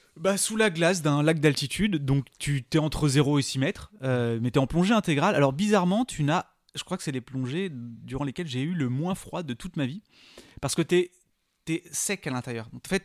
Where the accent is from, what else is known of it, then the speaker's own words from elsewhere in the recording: Réunion, France; moved away; j'ai grandi à La Réunion